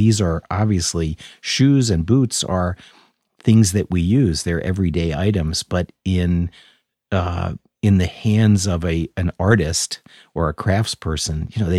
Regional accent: Connecticut, United States; I grew up in Connecticut.

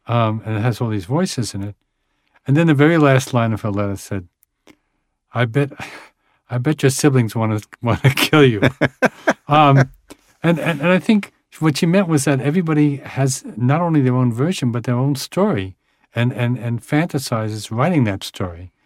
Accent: Williamsburg, New York, United States; I grew up in Williamsburg, which was then a largely Jewish neighborhood

